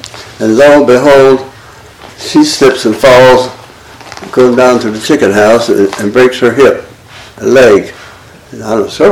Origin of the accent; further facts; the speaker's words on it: Hartville, Ohio, United States; born there; also born or lived in Miller Branch; But I was born in Hartville, Ohio. And then we moved to Miller Branch, and that's when I went to public schools and did all that stuff.